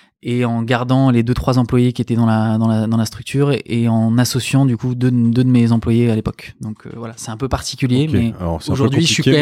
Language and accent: French; Paris, Île-de-France, France; now in Bordeaux, France; je suis parisien, mais installé à Bordeaux. Je fais partie du wagon des Parisiens qui viennent envahir la ville.